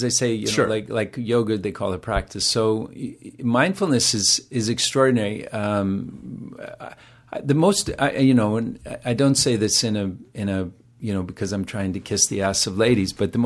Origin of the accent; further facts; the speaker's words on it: Utah, United States; wanted to get the hay out of my hair from Utah, because you'd get on the subway and people would say, "Where are you from?" I say, "Oh, I live on the Upper West Side."